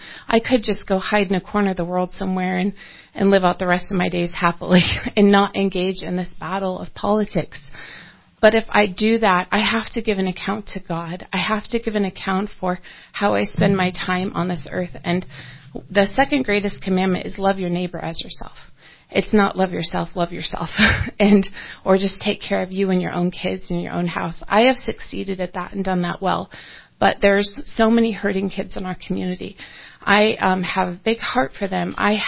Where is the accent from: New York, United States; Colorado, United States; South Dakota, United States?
South Dakota, United States; I was born and raised in South Dakota. My dad and my grandparents owned a livestock auction.